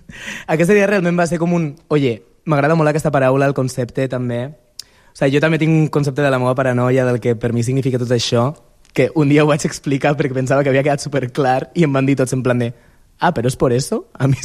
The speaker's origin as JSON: {"language": "Catalan", "town": "Castelló de la Plana", "region": "Valencian Community", "country": "Spain", "said": "Jo vinc de Castelló, Castelló de la Plana"}